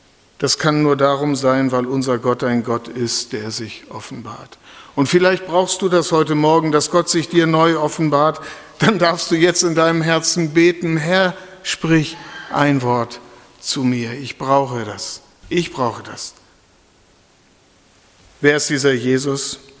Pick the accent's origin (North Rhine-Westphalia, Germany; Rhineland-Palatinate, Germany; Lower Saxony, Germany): Lower Saxony, Germany; ich bin ja nicht von hier, nicht aus Süddeutschland, ich komme ja von der Küste, ich bin ja Ostfriese.